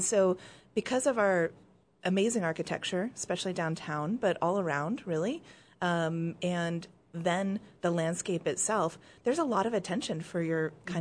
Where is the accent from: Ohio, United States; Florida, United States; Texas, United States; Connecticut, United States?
Texas, United States; Houston; I'm just saying it's an interesting case because I grew up in Houston, and public art is very much needed there because it's a concrete jungle.